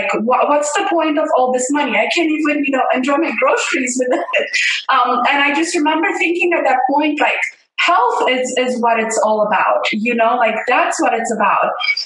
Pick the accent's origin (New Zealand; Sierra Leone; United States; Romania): Romania; moved away; we grew up in Romania and, you know, like you have to stand in line for food.